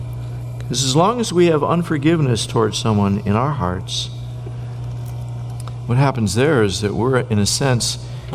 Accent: Northeast, United States; I come from the Northeast. We go, you betcha.

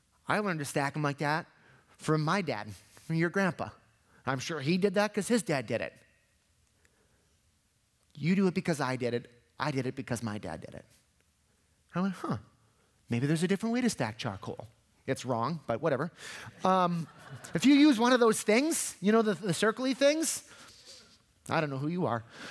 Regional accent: Aiken, South Carolina, United States; When I was a kid, you know, I grew up in Aiken, real rural, real small town.

